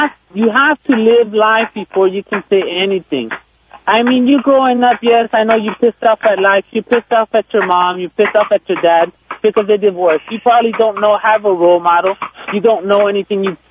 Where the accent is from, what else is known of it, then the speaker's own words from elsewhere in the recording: Compton, California, United States; You know what, I grew up in Compton. You can say whatever the hell you want. I know what rough is.